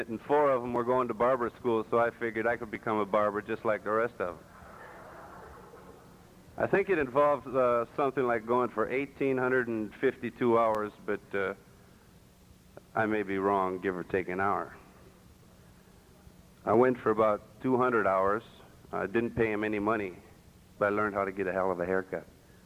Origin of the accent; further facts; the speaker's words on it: Illinois, United States; born there; I was born in Illinois in a small town, 400 or 500 people.